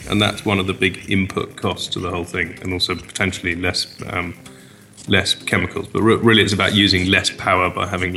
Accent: England, United Kingdom; born there; I was born in England, and my father is a Welshman

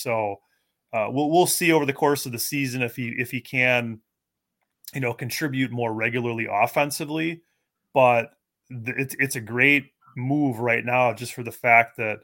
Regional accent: Milwaukee, Wisconsin, United States; You know, it's funny you ask me that, because that was really, I would say, probably the wheelhouse of my Brewer fandom.

